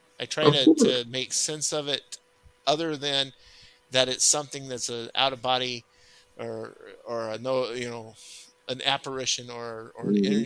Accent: California, United States; now in Wisconsin, United States; Yeah, I come from Cali. I was born and raised out there and moved here in 93 to Wisconsin.

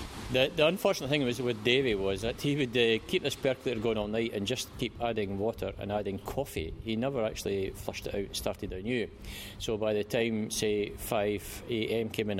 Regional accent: Bathgate, Scotland, United Kingdom; when I started working as an electrical engineer in British Leyland Truck and Tractor Division here in my hometown of Bathgate.

